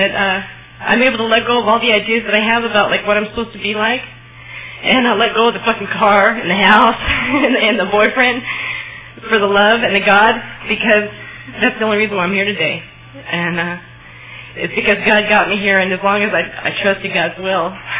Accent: Simi Valley, California, United States; I got clean down south, and I'm from Simi Valley.

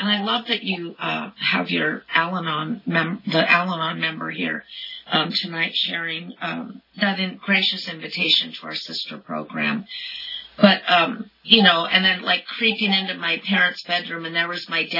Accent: Santa Cruz, California, United States; I grew up in Santa Cruz and up north on the Monterey Bay there. You guys know where Santa Cruz is.

